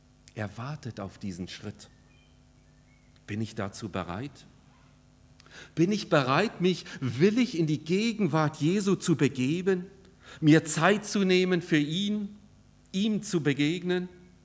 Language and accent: German; South Africa; Und in Südafrika, wo ich herkomme, habe ich viel mit Bettlern zu tun, extremen Bettlern zu tun gehabt.